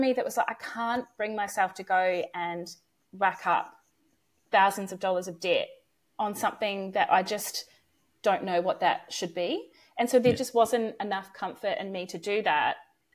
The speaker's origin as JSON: {"language": "English", "country": "New Zealand", "moved": "as an adult", "said": "I'm a Kiwi. I wanted to do my OE or overseas experience. So when I was 21, I moved to the UK along with everybody else."}